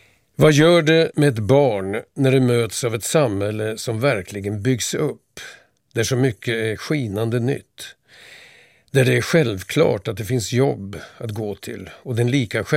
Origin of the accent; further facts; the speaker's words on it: Vingåker, Södermanland, Sweden; Jag växte upp på 60-talet. det som ibland kallas rekordåren. Min hemort Vingåker var då en expanderande plats.